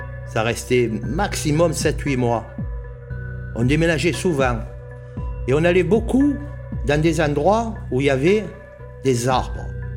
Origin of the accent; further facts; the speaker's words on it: Naples, Campania, Italy; Le plus facile pour nous, c'était Naples, parce que Naples, nous étions chez nous à Naples.